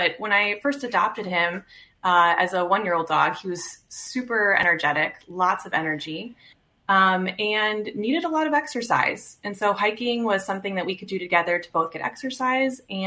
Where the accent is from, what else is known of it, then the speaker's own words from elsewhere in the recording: Milwaukee, Wisconsin, United States; I am originally from the Milwaukee area and had moved away from the state for school and jobs and came back after about 12 years. And so then as an adult coming back to Wisconsin, I wanted to learn more about my home state.